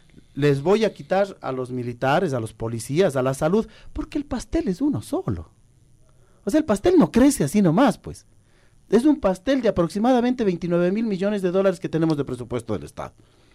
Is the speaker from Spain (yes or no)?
no; Quito, Pichincha, Ecuador; A mí me preocupa, por ejemplo, como quiteño